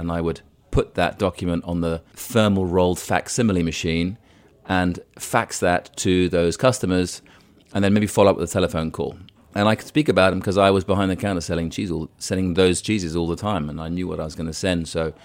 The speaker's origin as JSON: {"language": "English", "town": "Cairo", "region": "Cairo Governorate", "country": "Egypt", "tie": "born or raised there", "said": "growing up in Cairo, it was the early 1970s. President Nasser had just died. We moved there just before he died."}